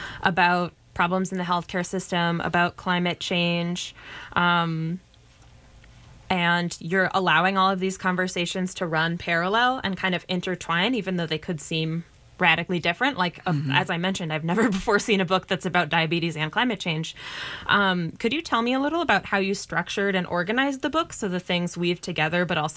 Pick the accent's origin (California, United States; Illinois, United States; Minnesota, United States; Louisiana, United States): Minnesota, United States; Duluth; I'm from northern Minnesota also. I'm from Duluth.